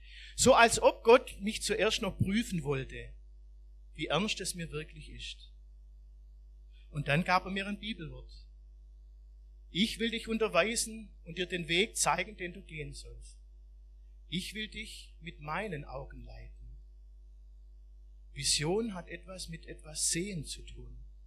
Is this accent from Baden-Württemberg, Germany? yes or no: yes; Neckartenzlingen, Baden-Württemberg, Germany; wusste plötzlich, dass mein Platz bei den Menschen hier in Neckartenzlingen, in meinem Heimatdorf ist.